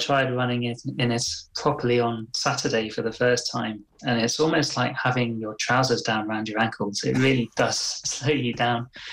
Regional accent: England, United Kingdom; I grew up in the Midlands.

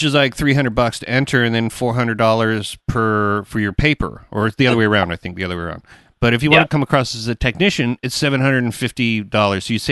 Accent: Canada; And we're only Canadian and you're only American.

